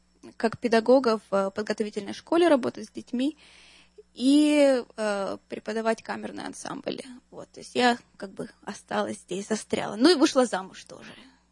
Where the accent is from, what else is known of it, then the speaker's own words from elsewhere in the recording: Kyiv, Ukraine; moved away as an adult; now in Boston, United States; Приехала я из Киева, и абсолютно я не собиралась ехать в Америку. Я думала, что я останусь в Киеве, заведу семью